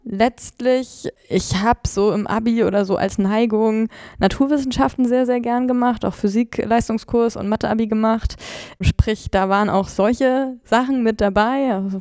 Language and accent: German; Hamburg, Germany; Ich komme aus Hamburg, bin dann zum Jurastudium nach Konstanz an den schönen Bodensee gegangen.